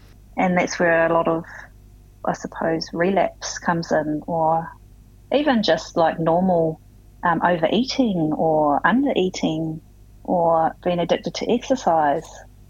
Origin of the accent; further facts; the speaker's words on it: New Zealand; moved away; I used to run a community hub in my hometown in New Zealand